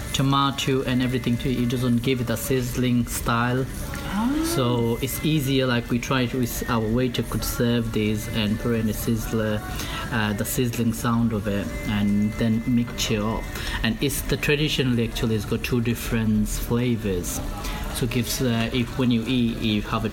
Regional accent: Bangladesh; I'm originally from Bangladesh and my granddad he was from India

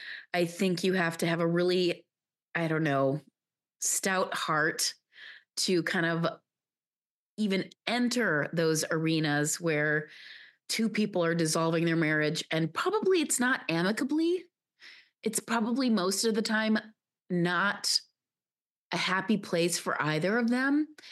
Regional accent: Batavia, Illinois, United States; also born or lived in overseas; You know what? I grew up in Batavia, Illinois. After I grew up overseas, we came back and I went to school in Batavia, Illinois, and then went to school in college, University of Illinois, Champaign-Urbana.

